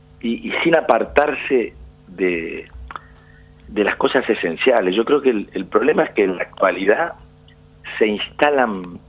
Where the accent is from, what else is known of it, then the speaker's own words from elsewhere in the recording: Paraná, Entre Ríos, Argentina; born there; un montón de gente en Paraná, en el barrio donde yo nací, son iguales que yo